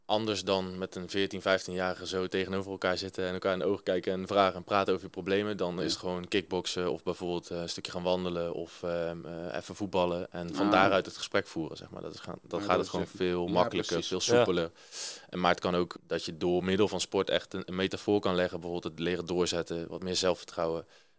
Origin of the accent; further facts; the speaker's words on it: Genderen, North Brabant, Netherlands; now in Nijmegen, Netherlands; 26 jaar. Ik woon in Nijmegen, ik kom uit Genderen, een klein dorpje in Brabant.